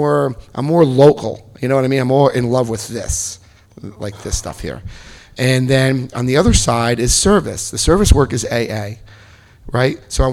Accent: Paterson, New Jersey, United States; now in Wayne, United States; December, I'm in Wayne, New Jersey with my sister. I grew up right outside Patterson.

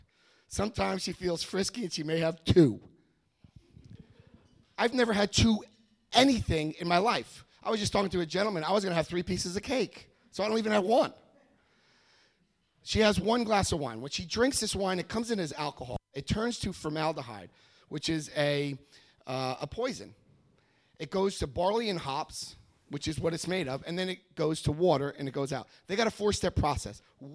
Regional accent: United States; Because being American, I would call it Damaraham

